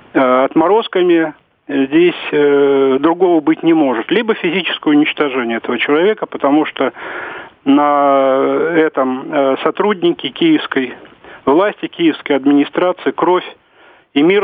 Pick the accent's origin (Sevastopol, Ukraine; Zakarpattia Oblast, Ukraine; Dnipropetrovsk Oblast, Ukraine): Sevastopol, Ukraine; also born or lived in Kyiv; Жил в Севастополе, родился в Киеве. Поэтому, наверное, вот это и передалось.